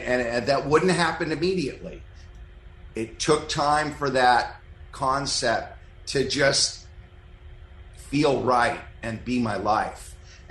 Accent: Malibu, California, United States; we grew up together in Malibu. We were little Malibrats in the 70s, little surf punks.

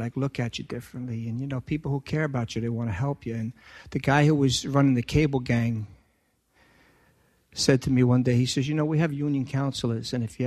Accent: Woodside, New York, United States; I grew up in Woodside, Queens.

